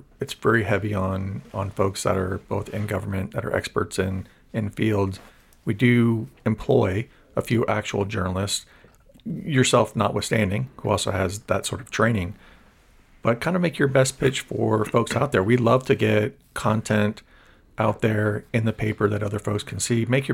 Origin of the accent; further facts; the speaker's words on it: Florida, United States; But before that, I grew up in West Central Florida.